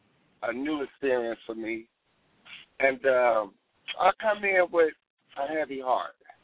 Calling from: Illinois, United States; I'm calling from Illinois.

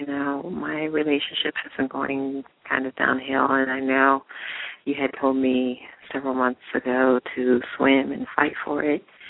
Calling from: Florida, United States; I'm calling from Florida.

